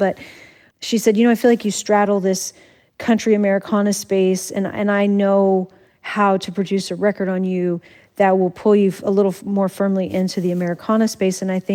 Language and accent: English; Morton, Washington, United States; I feel so lucky to grow up where I grew up. I think Morton was about a 1,000-person town.